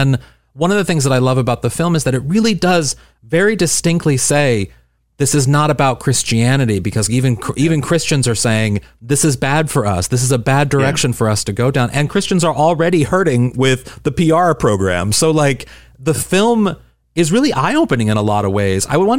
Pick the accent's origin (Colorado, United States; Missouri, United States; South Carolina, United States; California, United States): Missouri, United States; St. Louis; I'm from St. Louis, Missouri, and a suburb in St. Louis